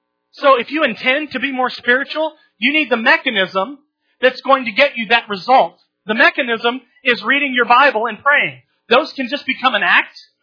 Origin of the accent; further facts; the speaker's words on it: Oklahoma, United States; I grew up in Oklahoma. I listened to country music. I was the cowboy.